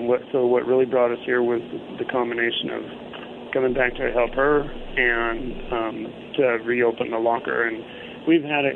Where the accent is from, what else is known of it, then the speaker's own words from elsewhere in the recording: Nevada, United States; now in Mitchell, United States; So, yeah, I was born and bred in Nevada my whole life. 57 years